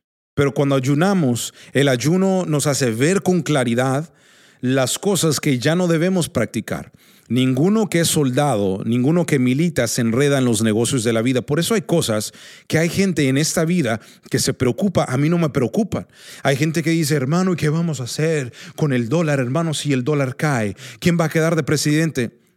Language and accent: Spanish; Mexico; Yo soy cristiano antes de que yo soy mexicano.